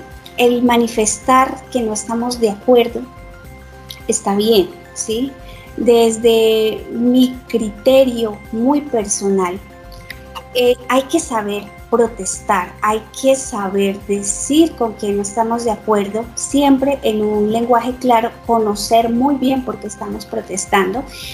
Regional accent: Colombia; aquí realmente somos nación, somos un pueblo, somos Colombia, somos colombianos.

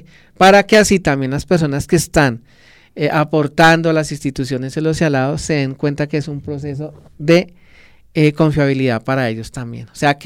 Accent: Soacha, Cundinamarca, Colombia; Yo me crié aquí en Soacha

